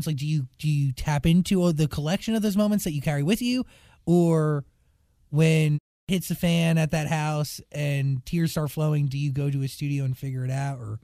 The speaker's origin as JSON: {"language": "English", "region": "New Jersey", "country": "United States", "said": "I am also from New Jersey."}